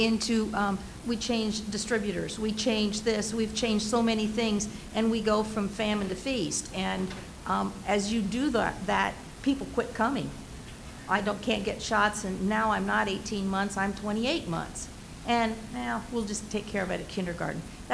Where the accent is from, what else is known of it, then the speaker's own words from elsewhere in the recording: Wyoming, United States; I'm from Wyoming.